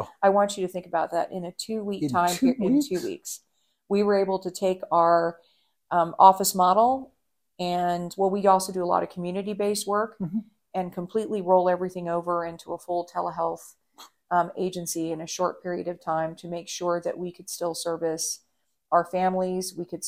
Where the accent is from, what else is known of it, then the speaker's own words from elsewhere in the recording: Puerto Rico; born there; also born or lived in South America / Africa / Europe / Thailand; My childhood, I lived all over the world. I was born in Puerto Rico